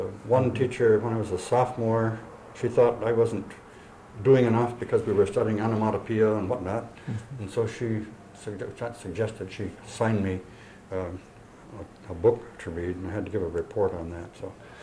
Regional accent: Clyde, New York, United States; she took a job teaching home economics in my hometown of Clyde.

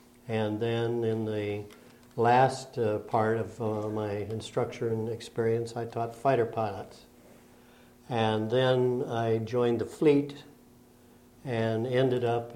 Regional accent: Sparks, Nevada, United States; Okay, I grew up in Sparks, Nevada. Did my primary school in the public schools of Sparks. Graduated from Sparks High in 1939 and started at the University of Nevada.

